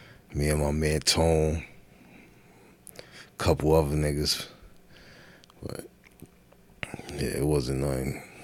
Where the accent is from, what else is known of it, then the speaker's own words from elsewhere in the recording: Yonkers, New York, United States; also born or lived in Bronx; I was born in the Bronx for them straight Yonkers.